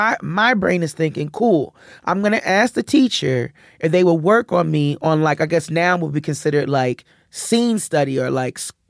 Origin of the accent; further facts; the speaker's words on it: Philadelphia, Pennsylvania, United States; So I'm like, listen, I'm from Philadelphia. I want to make sure, you know, when my people come and see it, they're going to understand.